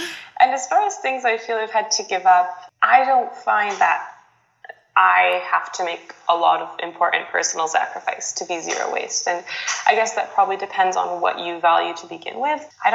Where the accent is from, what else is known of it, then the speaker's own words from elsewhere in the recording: United States; now in Ireland; Yeah, so say I'm 23. I'm an American currently living in Ireland.